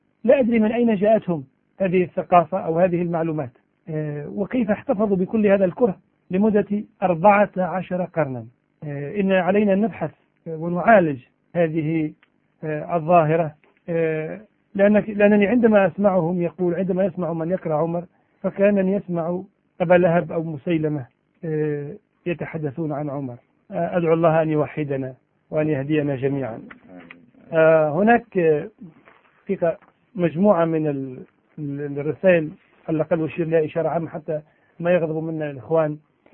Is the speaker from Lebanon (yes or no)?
no; Iraq; وكانت عاصمة مملكتهم عندنا في العراق